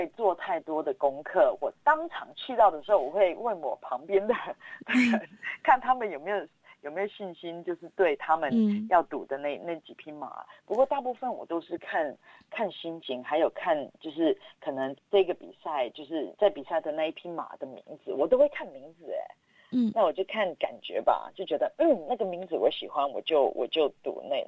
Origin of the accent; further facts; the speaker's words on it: Australia; also born or lived in Hong Kong; 我小的时候真的在这边长大完全不太了解